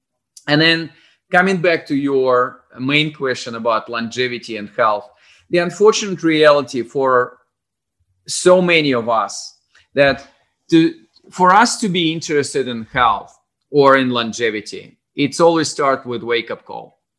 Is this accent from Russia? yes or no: yes; Russia; I'm obviously from Russia originally, and some people say that they are from the middle of nowhere. And I'm not this kind of guy. I'm from the end of nowhere. So my hometown was much closer to Japan, just across the sea, like 200 miles, than to regional capital. It was probably 500 miles.